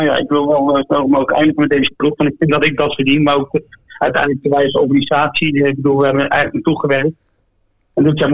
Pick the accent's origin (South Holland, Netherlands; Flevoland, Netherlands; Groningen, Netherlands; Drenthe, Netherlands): South Holland, Netherlands; The Hague; ik kom uit Den Haag.